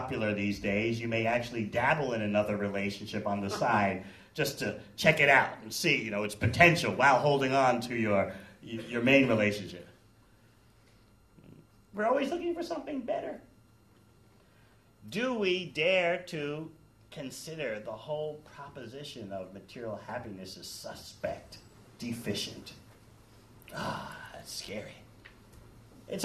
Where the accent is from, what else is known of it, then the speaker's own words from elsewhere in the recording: New York, United States; now in New Zealand; Where are you from? I said, I'm from New York.